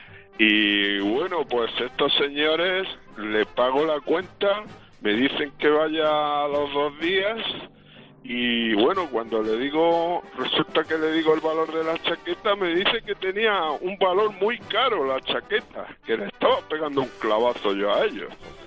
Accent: Granada, Andalusia, Spain; pues yo fue que estaba en Granada y en mi tierra fui a comer con mis hijas a un centro comercial muy conocido y nuevo allí en Granada

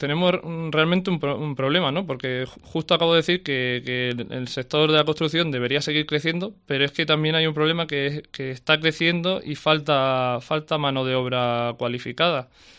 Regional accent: Caniles, Andalusia, Spain; en nuestro pueblo Caniles, de donde soy yo y donde era él

